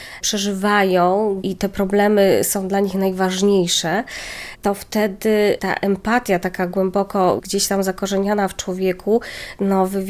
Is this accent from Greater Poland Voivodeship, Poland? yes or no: no; Subcarpathian Voivodeship, Poland; ja pochodzę z Podkarpacia, więc tam takie korzenie mocno też katolickie, wychowanie wśród sióstr, służebniczek